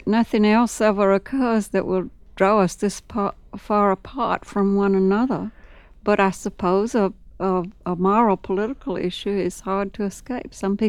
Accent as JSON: {"language": "English", "town": "Carrollton", "region": "Mississippi", "country": "United States", "also_born_or_lived": "Montreal, Canada", "said": "The years that I'm from the deeper South than you imagine. I'm from Mississippi."}